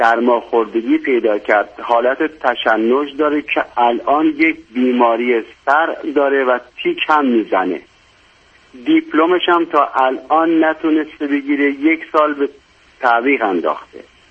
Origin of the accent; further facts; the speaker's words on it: Ahvaz, Khuzestan, Iran; moved away as an adult; now in Mashhad, Iran; من 20 سالم بود از اهواز اومدم مشهد، ازدواج کردم